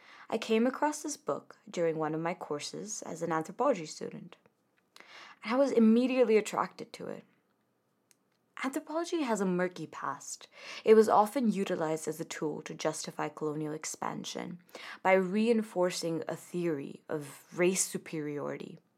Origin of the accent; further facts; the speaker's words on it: India; English is a second language; As an Indian anthropology student, this book is important to me because it talks of a world without empire.